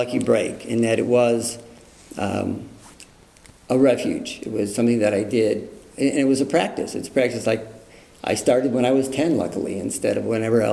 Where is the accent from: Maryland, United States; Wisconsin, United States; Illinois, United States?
Illinois, United States; Skokie; I grew up in Skokie, Illinois, that was so Jewish that when a Jewish holiday rolled around, they just closed the school because there was nobody left.